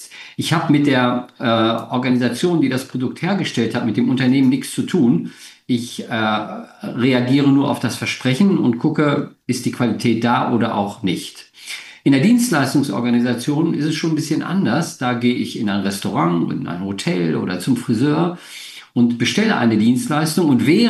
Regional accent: Essen, North Rhine-Westphalia, Germany; born there; now in Hanover, Germany; Ich komme aus Hannover, bin aber ursprünglich gebürtiger Nordrhein-Westfalen. Ich bin in Essen geboren

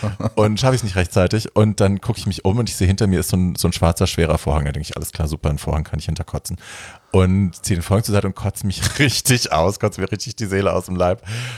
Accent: Hesse, Germany; Ja, ich komme ja aus Hessen, aus der Ecke

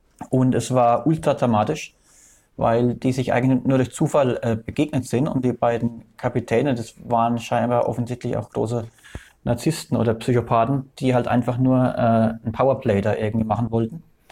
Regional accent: France; German is a second language; now in Germany; ich habe halt mein Fulda gearbeitet, aber ich bin eigentlich aus Frankreich.

